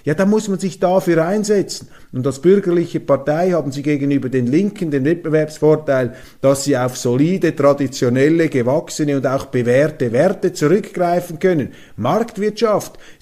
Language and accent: German; Switzerland; accent: Swiss; wenn ich Weltwoche Daily Deutschland als Schweizer in hochdeutscher Sprache mit schweizerischem Akzent vortrage.